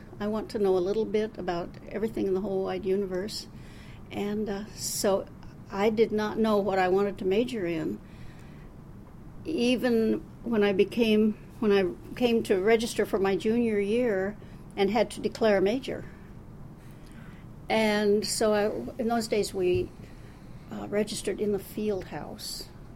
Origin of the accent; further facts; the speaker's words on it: Des Moines, Iowa, United States; I was born and raised in Des Moines and attended public schools here and then attended Drake University while I was still living at home.